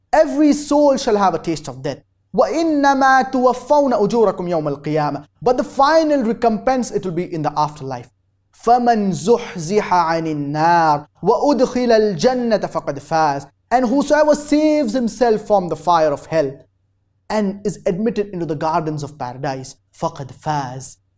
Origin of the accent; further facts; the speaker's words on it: Poland; English is a second language; now in France; I am from Poland, but I'm currently studying medical engineering in France. I come from a very strong Christian family